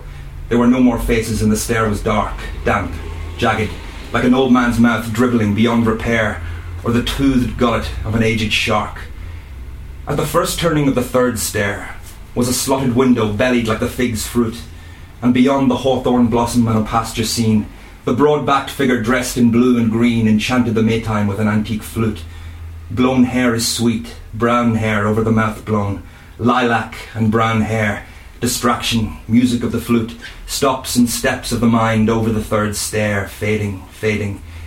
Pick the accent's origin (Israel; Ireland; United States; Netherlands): Ireland; Dundalk, Leinster; It's part of a sequence of characters based in and around my hometown of Dundalk.